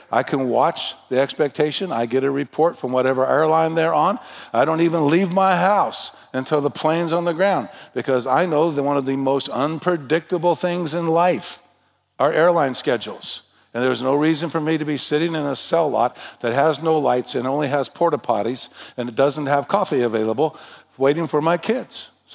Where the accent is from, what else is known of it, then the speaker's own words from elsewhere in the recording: New Mexico, United States; much like where I grew up in New Mexico, where you can look across the horizon for thousands and thousands of miles